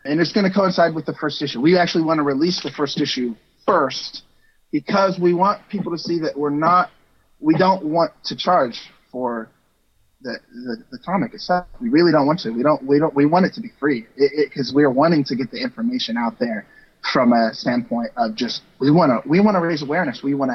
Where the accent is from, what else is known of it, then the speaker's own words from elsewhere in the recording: United States; artistically I come from much more of an American vibe because I'm American.